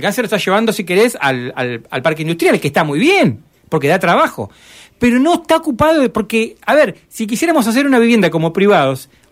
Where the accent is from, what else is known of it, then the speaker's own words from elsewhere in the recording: Dolores, Buenos Aires Province, Argentina; yo soy de Dolores. Nací en Dolores, sí. Tengo amigos viviendo en Castelli.